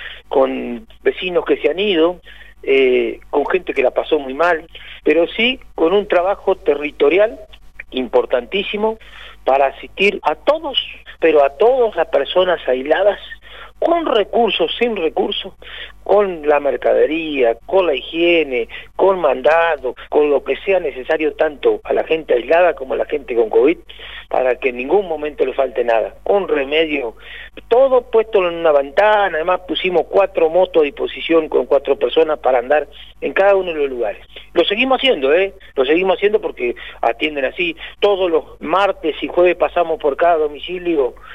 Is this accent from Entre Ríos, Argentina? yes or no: yes; General Galarza, Entre Ríos, Argentina; señor presidente, hoy vengo de un pueblito chiquito, General Galarza.